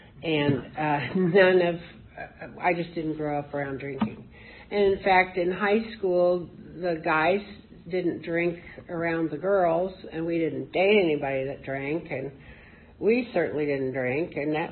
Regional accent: Indianapolis, Indiana, United States; now in Stevens City, United States; I'm from Stevens City, although I'm originally from Indianapolis.

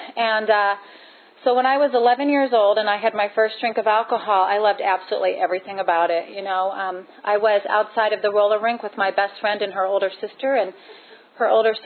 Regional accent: Baltimore, Maryland, United States; I grew up in Baltimore in a very, you know, average middle-class home

